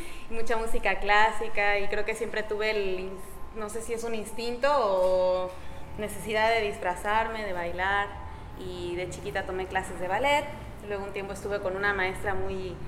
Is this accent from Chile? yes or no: no; Cuernavaca, Morelos, Mexico; soy de Cuernavaca.